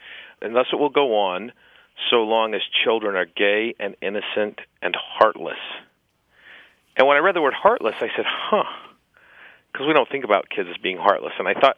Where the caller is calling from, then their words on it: Southampton, New York, United States; I'm calling from Southampton, New York.